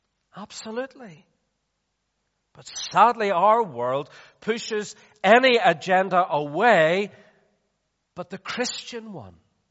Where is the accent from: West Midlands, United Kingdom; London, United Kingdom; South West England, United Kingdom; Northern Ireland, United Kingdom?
Northern Ireland, United Kingdom; Belfast; when I drive through my hometown of Belfast and I see the destruction around in Belfast